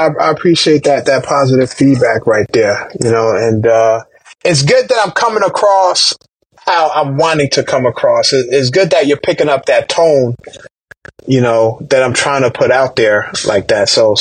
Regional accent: Newark, New Jersey, United States; I was raised in Newark, New Jersey, you know, K-12, public education in Newark, New Jersey. It shaped me and molded me, you know.

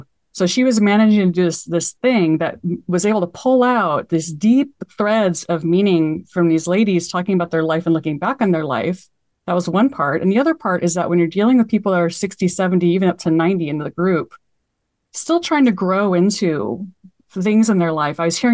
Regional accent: United States; I felt like it was the water I needed as an American, in our

